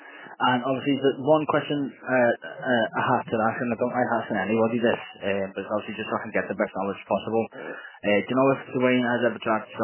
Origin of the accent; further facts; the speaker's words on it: Liverpool, North West England, United Kingdom; I'm from Liverpool, yeah, so I know of course.